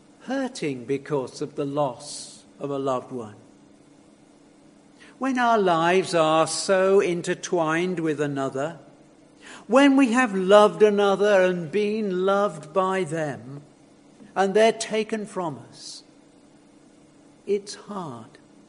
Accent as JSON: {"language": "English", "country": "United Kingdom", "said": "And because we're British and it's conventional anyway"}